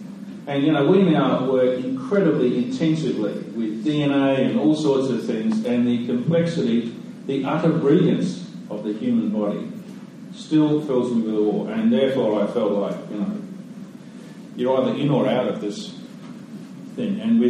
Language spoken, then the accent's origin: English; Perth, Western Australia, Australia; Dad worked in a factory and a pretty traditional kind of working class family. We couldn't afford a car and a TV, and we just rode our bikes around and swam in the dirty Swan River down there in Bassendea